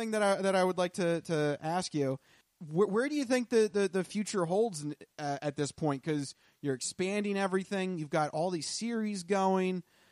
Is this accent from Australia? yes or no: no; Philadelphia, Pennsylvania, United States; it's because we're from Philadelphia and we're Eagles fans.